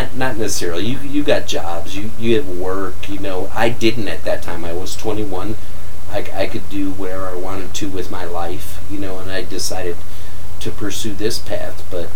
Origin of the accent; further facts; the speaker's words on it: Cleveland, Ohio, United States; You know, we're from Cleveland, the Rock and Roll Hall of Fame.